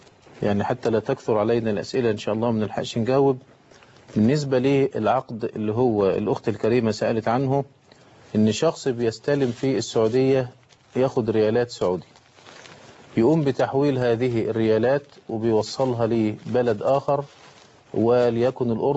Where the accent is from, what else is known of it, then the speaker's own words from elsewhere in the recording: Egypt; طب قد يحدث في بعض الاحيان كما يحدث عندنا في مصر